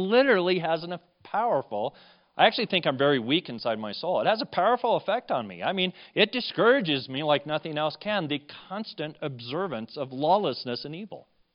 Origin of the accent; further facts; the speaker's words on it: Pueblo, Colorado, United States; her and I were raised in Pueblo, Colorado.